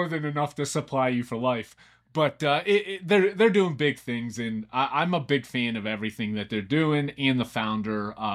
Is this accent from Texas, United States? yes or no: no; Pittsburgh, Pennsylvania, United States; Giant Eagle for all my Pittsburgh people out there. I grew up in Pittsburgh.